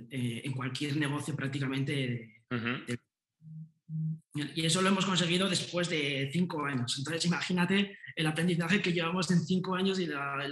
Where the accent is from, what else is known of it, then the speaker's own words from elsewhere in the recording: Pamplona, Navarre, Spain; yo soy de Pamplona y yo estudié marketing aquí en una escuela de negocios